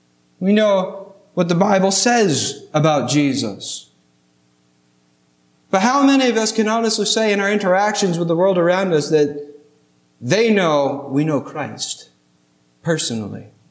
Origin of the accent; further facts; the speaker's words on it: New England, United States; I'm from New England, so I can, but I know he's not with New England.